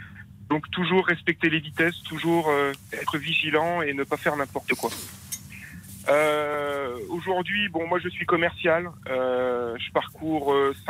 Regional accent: Nevers, Bourgogne-Franche-Comté, France; parce que je suis originaire de Nevers à la base.

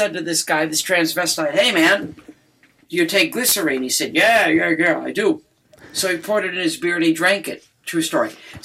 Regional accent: Detroit, Michigan, United States; that was about my hometown and about my upbringing.

